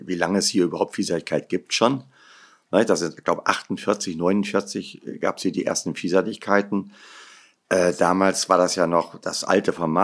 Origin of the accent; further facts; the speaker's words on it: Kassel, Hesse, Germany; Nein, ich komme aus Kassel. Ich bin Nordhesse.